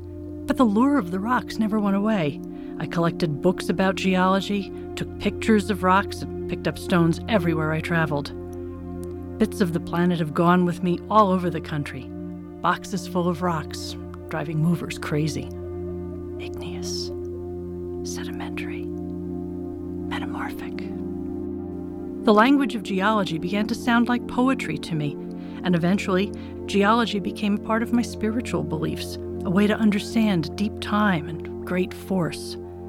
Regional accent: Long Island, New York, United States; born there; I was born on Long Island, New York, itself a huge pile of rock, sand, and clay

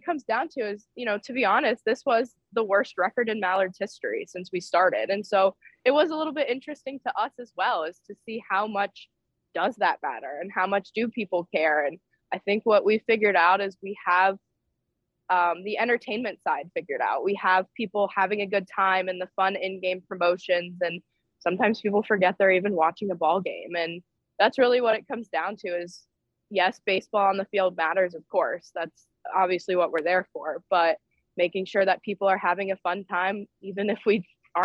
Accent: the South, United States; And, you know, I'm not from the Midwest. I'm from the South, actually.

